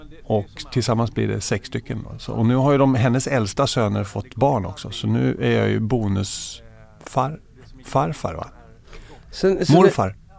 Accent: Växjö, Kronoberg County, Sweden; also born or lived in Södertälje / Tyresö; jag föddes i Södertälje 69, och efter 2 veckor så flyttade min familj till Tyresö utanför Stockholm. Och där bodde jag och gick på dagis i 7 år i ett radhus där i Hanviken. Och sen fick min pappa jobb i Växjö i Småland.

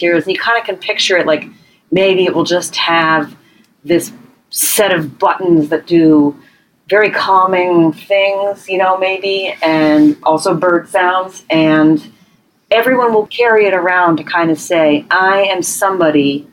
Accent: New York, United States; what it says about me as a New Yorker.

